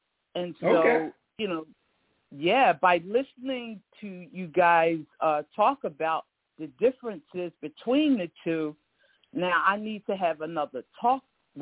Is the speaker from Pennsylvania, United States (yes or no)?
yes; Philadelphia, Pennsylvania, United States; I'm originally from Philadelphia.